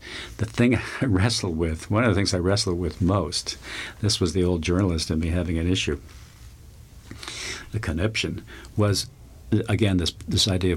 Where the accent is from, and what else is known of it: Long Island, New York, United States; born or raised there